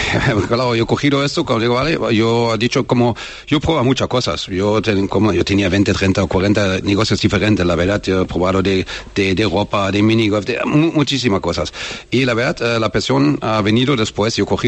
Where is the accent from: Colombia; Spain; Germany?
Germany; Spanish is a second language; yo como alemán va a cambiar esto